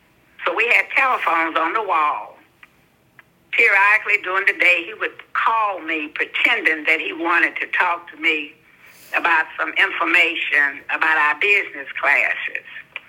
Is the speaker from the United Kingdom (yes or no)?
no; Muskogee, Oklahoma, United States; born there; I was born in Muskogee, Oklahoma, March the 23rd, 1943